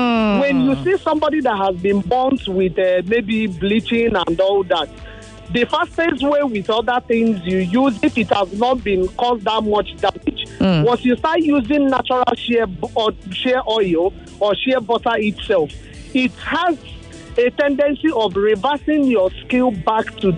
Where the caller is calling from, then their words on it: Lagos, Nigeria; I'm calling you from Lagos Island.